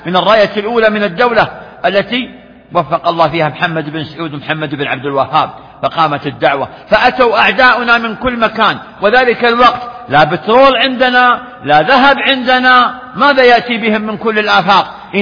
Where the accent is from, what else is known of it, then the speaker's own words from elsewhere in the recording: Saudi Arabia; بلادنا المملكة العربية السعودية